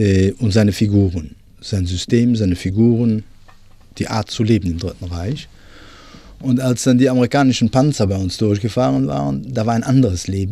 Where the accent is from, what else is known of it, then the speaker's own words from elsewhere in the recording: Cologne, North Rhine-Westphalia, Germany; born there; Ich bin 1932 in Köln geboren.